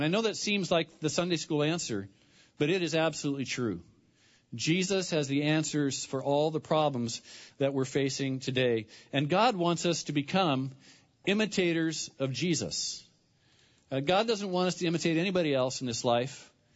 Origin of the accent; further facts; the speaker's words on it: Linden, United States; also born or lived in Seattle; I grew up here in Linden, and you may be new to our community, so if you've heard this already, just you know, humor me this morning. But I grew up here, so I love this town. My wife and I, we moved away for 17 years